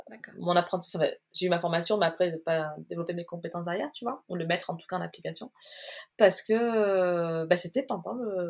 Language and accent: French; Marseille, Provence-Alpes-Côte d'Azur, France; Alors, je viens de Marseille. Je suis entre Aix-en-Provence et Marseille, oui.